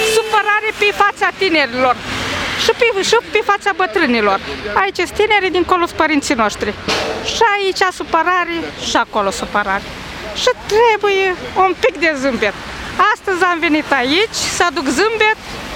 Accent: Coada Vacii, Romania; Nu lucrez, sunt la țară. Eu sunt de la Coada Vacii.

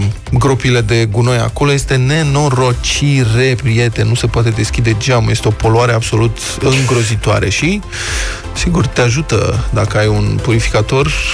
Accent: Bucharest, Romania; E orașul în care am crescut și din care m-am mutat acum câțiva ani, dar se simte, imediat simți.

